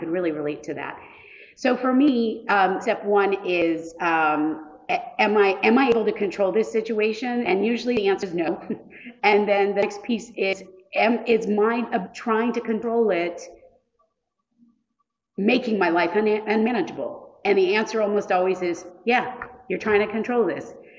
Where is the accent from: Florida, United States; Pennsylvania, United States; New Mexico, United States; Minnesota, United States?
Florida, United States; Fort Lauderdale; And I am actually from the Fort Lauderdale, Florida, Miami area.